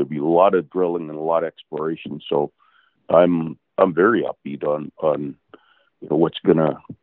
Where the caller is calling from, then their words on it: British Columbia, Canada; I'm in British Columbia and it's very cold and there's a lot of dry heat here, so I might sound a little stuffy.